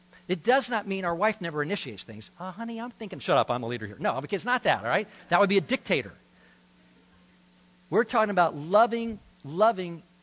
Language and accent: English; Deep South, United States; Now, I grew up in the Deep South, and it's amazing how many messages I heard on submission.